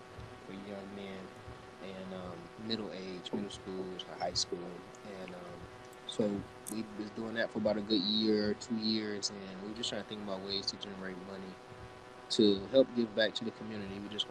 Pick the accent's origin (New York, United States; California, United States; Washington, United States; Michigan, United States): Michigan, United States; Detroit; now in Atlanta, United States; And I'm from Detroit, and I know down here they have like the wing and Philly combo mix at most wing spots.